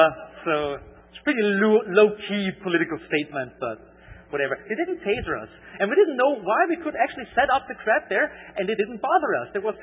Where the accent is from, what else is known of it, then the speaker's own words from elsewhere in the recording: Austria; accent: Austrian German; first language German; English is a second language; probably realized that I have a strange, pronunciation thing going on, a strange accent. That's because my native language is German, or actually Austrian German.